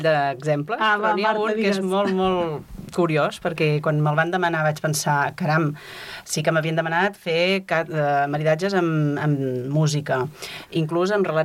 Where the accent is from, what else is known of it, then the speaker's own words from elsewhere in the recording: Vilanova i la Geltrú, Catalonia, Spain; jo sóc de Vilanova, una altra que vinc forània, a la terra del vi i del cava